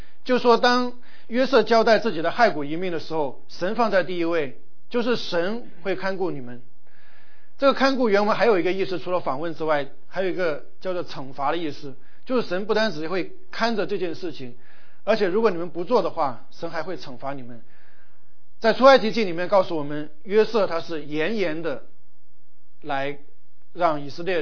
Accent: China; 棺材我们中国人是非常忌讳的

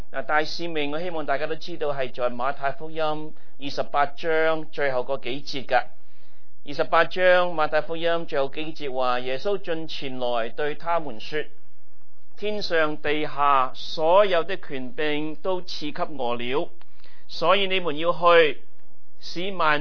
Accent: China; now in United States; 我们中国人，我们来到美国，我们知道什么叫做身份，是吧？

